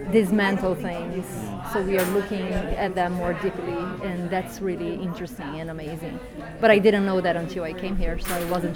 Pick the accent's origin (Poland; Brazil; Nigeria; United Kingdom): Brazil; now in Portland, United States; I'm from Brazil.